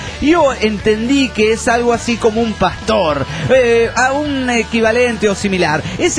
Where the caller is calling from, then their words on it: Cancún, Quintana Roo, Mexico; de Cancún, Quintana Roo, México.